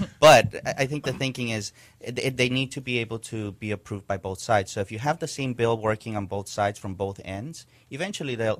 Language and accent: English; Lahaina, Hawaii, United States; I grew up in Lahaina on Maui.